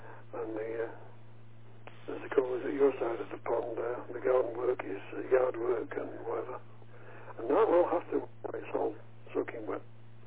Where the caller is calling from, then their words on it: Manchester, North West England, United Kingdom; the location is Manchester.